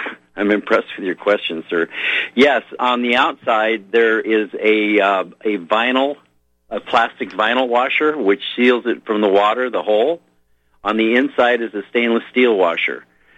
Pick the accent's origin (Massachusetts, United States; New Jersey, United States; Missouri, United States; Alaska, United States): Alaska, United States; Ketchikan; born there; I was born in Ketchikan, Alaska, where it rains 200 inches a year.